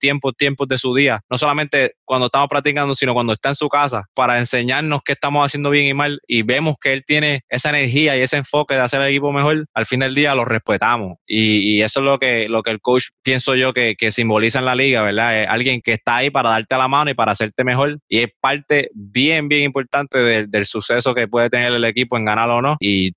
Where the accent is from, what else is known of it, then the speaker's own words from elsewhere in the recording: Puerto Rico; Siendo un puertorriqueño que nadie conocía, nadie en la liga, en la primera season, sabía quién yo era, ¿verdad?